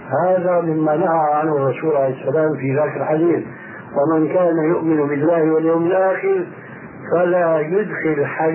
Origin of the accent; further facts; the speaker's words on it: Syria; أقل إنسان منكم يتسع لعديد من بيوتنا في بلادنا سوريا